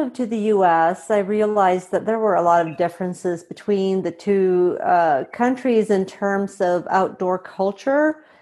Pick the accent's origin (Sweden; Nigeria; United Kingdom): Sweden; English is a second language; also born or lived in United States; I'm originally from Sweden. I was born and raised here, and then I met my then husband in Australia and moved over to the U.S. when I was in my 20s